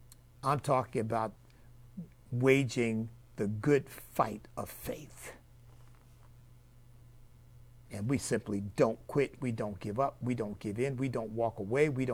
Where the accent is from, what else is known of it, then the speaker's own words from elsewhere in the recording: United States; I am still an American.